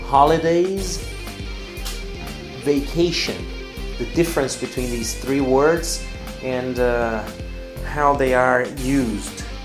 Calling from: Porto Alegre, Rio Grande do Sul, Brazil

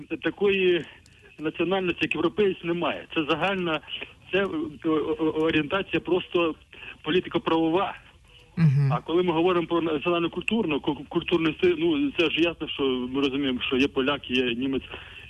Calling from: Kyiv, Ukraine; я з Києва.

